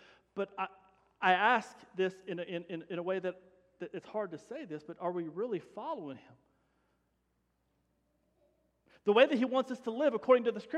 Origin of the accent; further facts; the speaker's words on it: Denver City, Texas, United States; When I was growing up in Denver City, Seminole was the worst.